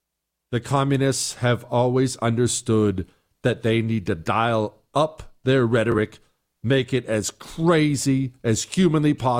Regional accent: Montana, United States; Different people had different upbringing. I was raised in Montana. I was raised on that stuff.

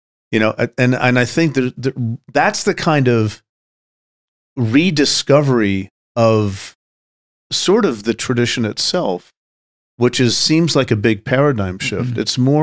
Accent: United States; I feel it too, because I'm an American and I was raised to think in a certain way.

